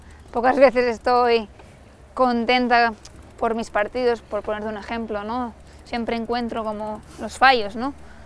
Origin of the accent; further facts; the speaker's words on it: Catalonia, Spain; Sitges en verano se llena bastante de gente. Es un sitio muy turístico. Mi pueblo, que está al lado, no tanto.